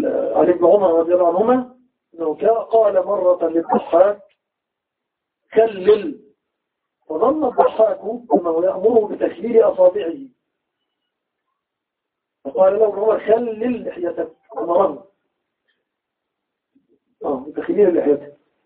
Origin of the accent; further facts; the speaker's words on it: Egypt; عند العامة عندنا في مصر يسمون العقب بالكعب